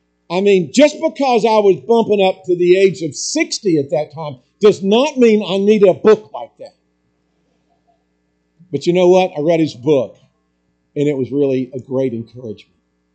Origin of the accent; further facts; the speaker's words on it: Alabama, United States; I grew up in North Alabama. Chattanooga was not far away.